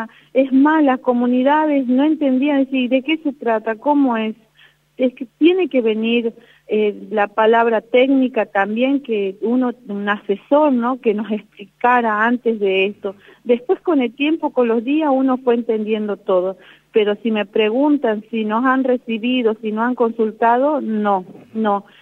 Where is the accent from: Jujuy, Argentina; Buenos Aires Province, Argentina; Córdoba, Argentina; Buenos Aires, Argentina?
Jujuy, Argentina; igual pase lo que pase, nosotras las comunidades, el pueblo jujeño, yo creo que cada docente